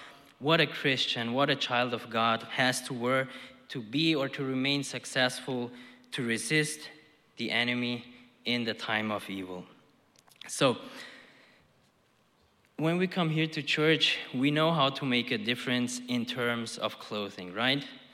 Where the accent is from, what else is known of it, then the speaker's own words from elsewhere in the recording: Styria, Austria; English is a second language; you know that I'm from Austria, right? Yes, like the former governor of California, Schwarzenegger, me too, I am from Austria. Actually, we are from the same part of Austria called Styria.